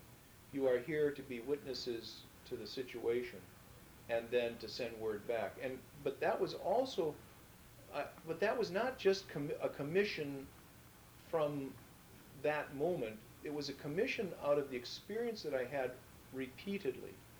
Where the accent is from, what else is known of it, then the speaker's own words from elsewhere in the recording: United States; Being an American, I knew that they were naive in a sense of how good we were